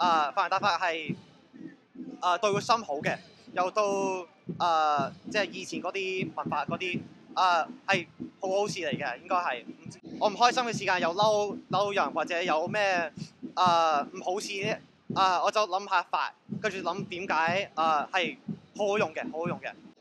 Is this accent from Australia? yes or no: yes; Australia; 我係從澳洲嚟嘅，都去過好多遊行。